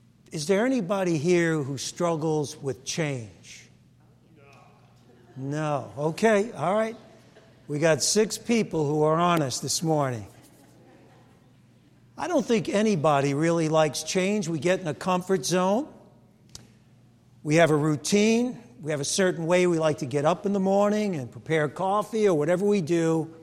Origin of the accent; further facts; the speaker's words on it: Brooklyn, New York, United States; When I was a kid, I grew up in Brooklyn, so my beach was the fire escape.